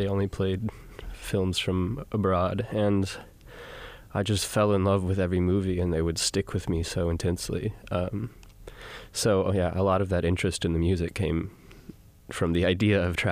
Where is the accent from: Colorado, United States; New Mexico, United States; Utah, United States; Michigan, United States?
New Mexico, United States; Santa Fe; It started when I was in Santa Fe. I was a teenager. Growing up in Santa Fe was this weird situation where you're exposed to very touristy culture on one, you know, on one end of the spectrum, and on the other, it's largely Hispanic, Native American